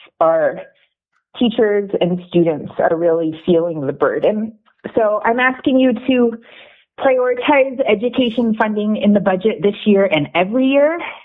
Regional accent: Anchorage, Alaska, United States; I grew up in Anchorage, and I attended public schools here from kindergarten until I graduated high school.

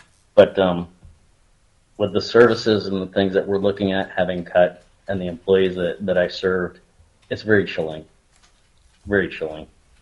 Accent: Alaska, United States; born there; I was born in Alaska.

